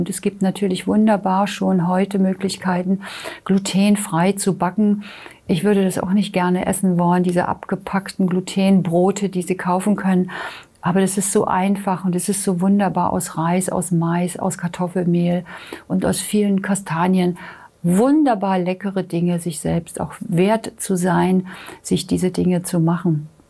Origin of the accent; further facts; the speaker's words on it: Mecklenburg-Vorpommern, Germany; born there; ich bin oben an der Ostsee geboren, am Bodden, Greifswalder Bodden, und da waren Krüppelkiefern.